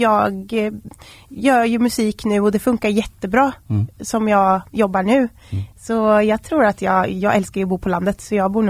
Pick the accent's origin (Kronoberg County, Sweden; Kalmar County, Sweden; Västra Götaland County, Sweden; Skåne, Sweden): Kalmar County, Sweden; Oskarshamn; jag är ju från Oskarshamn.